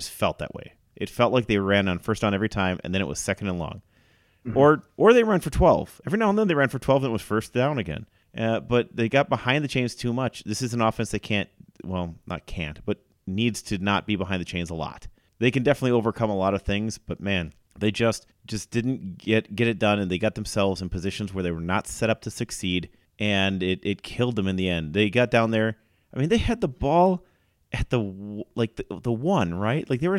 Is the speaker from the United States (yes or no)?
yes; Stevens Point, Wisconsin, United States; now in Wisconsin Rapids, United States; I grew up in Point.